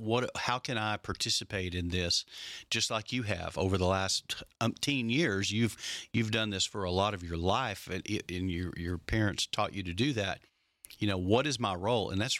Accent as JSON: {"language": "English", "region": "Texas", "country": "United States", "said": "And I'm from Texas, so I'm doubly proud."}